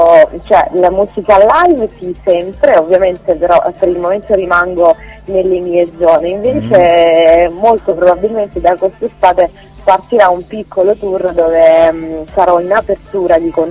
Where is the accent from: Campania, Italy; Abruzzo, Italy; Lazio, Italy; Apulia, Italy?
Apulia, Italy; sono salentina, vivo a Porto Cesareo, in provincia di Lecce